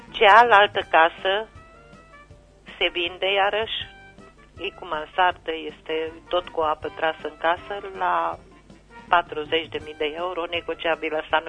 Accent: Cuptoare, Caraș-Severin, Romania; din Cuptoare.

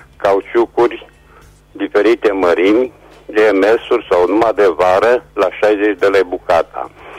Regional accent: Reșița, Caraș-Severin, Romania; sunt din Reșița și revin și eu cu unele anunțuri.

